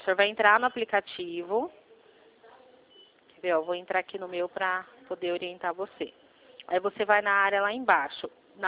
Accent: Limeira, São Paulo, Brazil; eu sou aqui de Limeira, interior de São Paulo.

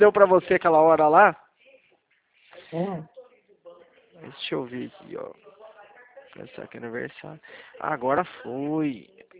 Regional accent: Leme, São Paulo, Brazil; Eu sou da cidade de Leme, conhece?

